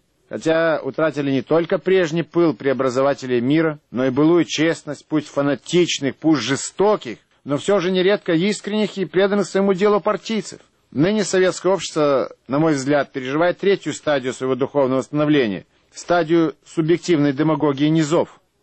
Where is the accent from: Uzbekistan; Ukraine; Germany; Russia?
Ukraine; Odesa, Odesa Oblast; Осенью 66 года, наконец, вышла моя первая книга в моем родном городе Одессе.